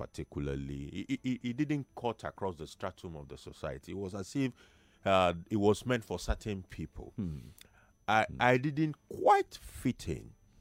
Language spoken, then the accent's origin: English; Nigeria; I'm a Nigerian